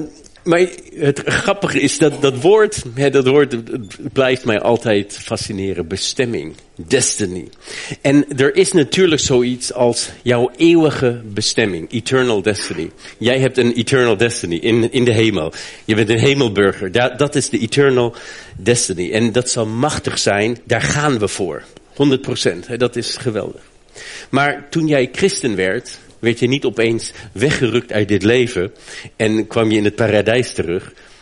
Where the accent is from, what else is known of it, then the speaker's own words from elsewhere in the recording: Germany; Ik ben in Duitsland opgegroeid en toen ik 16 jaar oud was, 16 jaar, heb ik een elektrische gitaar gekocht.